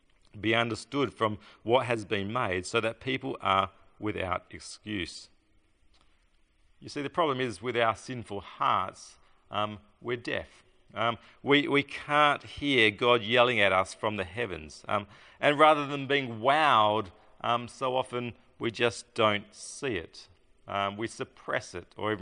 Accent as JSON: {"language": "English", "town": "Katanning", "region": "Western Australia", "country": "Australia", "tie": "born or raised there", "said": "growing up in Katanning on a farm, we used to go at times on a warm night and lay on the lawn and look up at the sky"}